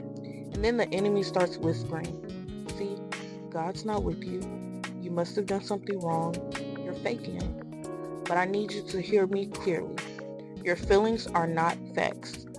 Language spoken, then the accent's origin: English; Houston, Texas, United States; I'm 23 years old, and I'm from Houston, Texas.